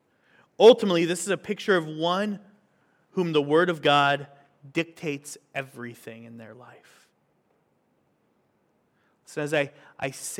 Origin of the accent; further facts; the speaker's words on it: St. Augustine, Florida, United States; When my family goes back to my hometown in St. Augustine, Florida, there's a park that we love to get to every time we go back